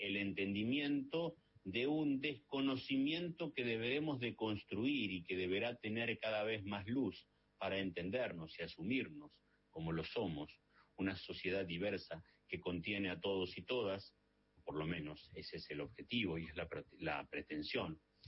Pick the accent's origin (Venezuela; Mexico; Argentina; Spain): Argentina; Concepción del Uruguay, Entre Ríos; En mi pueblo, como me gusta decirle, a la ciudad de Concepción de Uruguay, en Entre Ríos, hay 30 ahora.